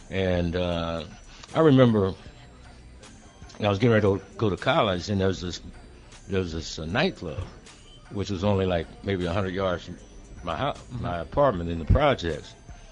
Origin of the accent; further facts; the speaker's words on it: Omaha, Nebraska, United States; You know, my neighborhood and growing up in South Omaha, a melting pot where you, of a neighborhood wherein you got an opportunity to interact with all ethnic groups.